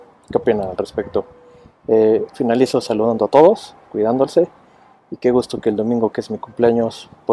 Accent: Mexico; de México.

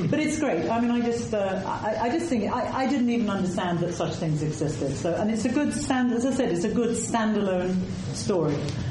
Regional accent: Stratford-upon-Avon, West Midlands, United Kingdom; I come from Stratford-on-Avon

